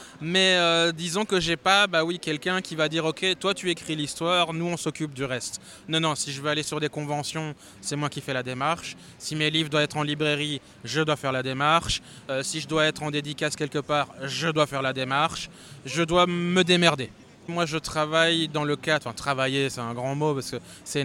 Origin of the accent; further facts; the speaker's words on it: Wallonia, Belgium; now in Mons, Belgium; Alors moi je viens au départ de la région namuroise, mais là j'habite actuellement à Mons